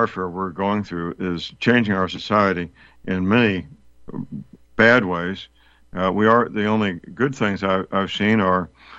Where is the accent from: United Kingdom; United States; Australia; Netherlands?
United States; St. Louis, Missouri; Part of the Pfizer vaccine is manufactured in my hometown, St. Louis, Missouri.